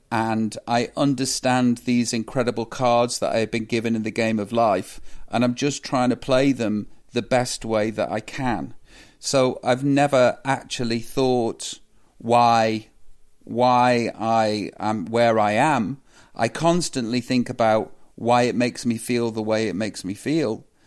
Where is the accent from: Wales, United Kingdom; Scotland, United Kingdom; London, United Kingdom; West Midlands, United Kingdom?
West Midlands, United Kingdom; Stoke-on-Trent; You know, that sort of, I come from Stoke. I love my hometown.